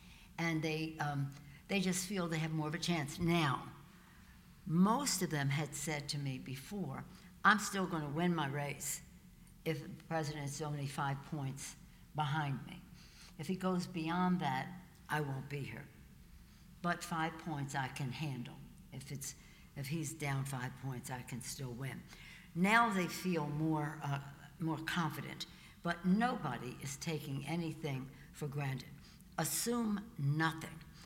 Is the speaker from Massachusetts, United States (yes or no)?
no; Baltimore, Maryland, United States; I was born in Baltimore, in the Italian section where I grew up, where my parents died, where our family, that's who we were.